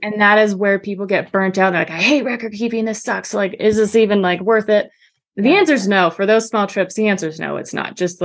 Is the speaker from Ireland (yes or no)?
no; Canada; now in Georgia, United States; sorry, I'm Canadian, so there's my, but I live in Georgia now.